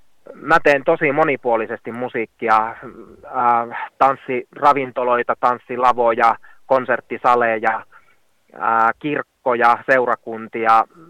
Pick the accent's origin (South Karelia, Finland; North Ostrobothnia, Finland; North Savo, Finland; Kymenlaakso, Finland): North Savo, Finland; Kuopio; minä olen tällainen kuopiolainen laulaja, luokanopettaja.